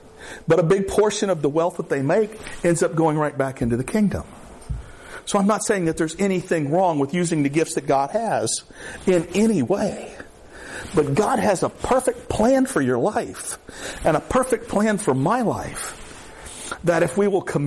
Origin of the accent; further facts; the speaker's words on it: Florida, United States; Now, I want you to know, I grew up in the Everglades.